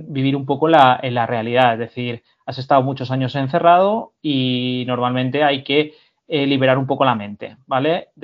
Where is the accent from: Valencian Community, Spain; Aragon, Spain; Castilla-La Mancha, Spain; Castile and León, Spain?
Castile and León, Spain; Salamanca; also born or lived in Madrid; yo, por ejemplo, que soy de Salamanca y que vivía en Madrid, me tuve que ir a Galicia, son muchos kilómetros